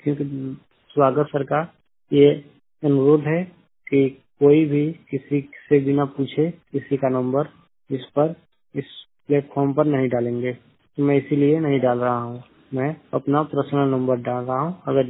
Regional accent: Mirzapur, Uttar Pradesh, India; मेरा जिला मिर्जापुर, राज्य उत्तर प्रदेश से 100% ब्लाइंड बोल रहा हूँ।

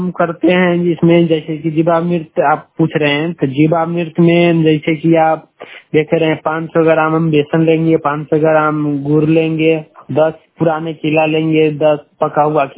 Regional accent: Pusa, Bihar, India; पूसा प्रखंड के वैनी पंचायत के निवासी हूँ।

